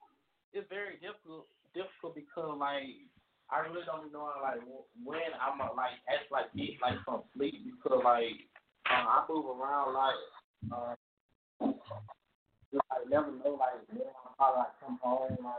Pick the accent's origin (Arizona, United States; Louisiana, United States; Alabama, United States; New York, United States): Alabama, United States; Birmingham; My childhood, it was, I would have to say, it wasn't like the best childhood person like you probably like have. It just it was like really hard growing up.